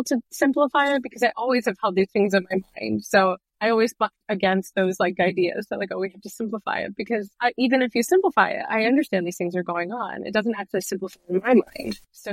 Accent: Chicago, Illinois, United States; I grew up in Chicago. Both my parents are South Asian.

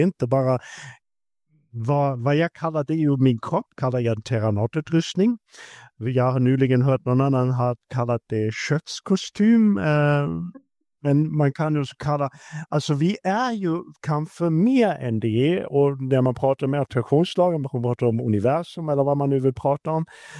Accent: Germany; Swedish is a second language; now in Sweden; jag blev uppfostrad att skämmas att vara tysk, så det var ju pinsamt. Jag är född i Tyskland, ett land som har gjort krig

